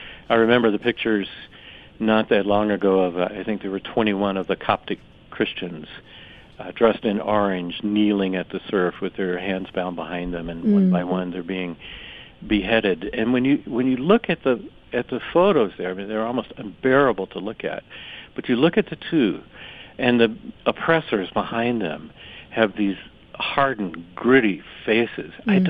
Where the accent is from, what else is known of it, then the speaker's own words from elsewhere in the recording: Atlanta, Georgia, United States; I grew up in Atlanta, Georgia. Our most famous citizen before Jimmy Carter came along, I suppose, was Martin Luther King. He's right from my hometown.